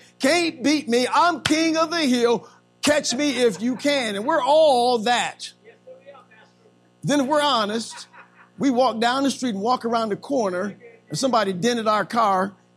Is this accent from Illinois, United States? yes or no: yes; Illinois, United States; now in Tucson, United States; I was not. I was born and raised in Illinois, and I love waking up to the morning sunlight.